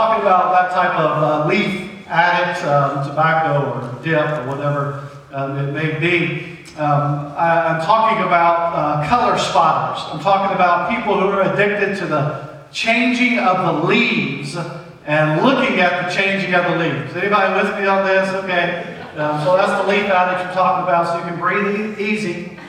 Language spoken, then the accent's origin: English; North Carolina, United States; also born or lived in Kentucky; I grew up largely in North Carolina and pastored churches in Kentucky, which are two of the largest tobacco producing states in the U.S.